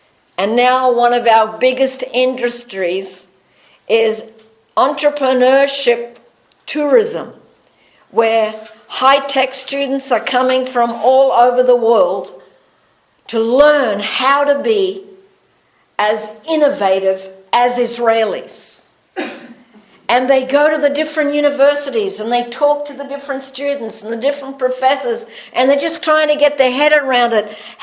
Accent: Australia; Well, I'm from Australia. The Australians are pretty bright.

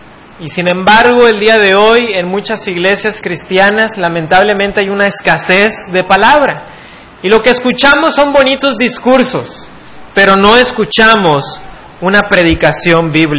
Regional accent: Monterrey, Nuevo León, Mexico; para servirles. Yo soy de Monterrey y el Señor me permitió estudiar en Carolina del Sur. Eso hace 3 años que regresé a México

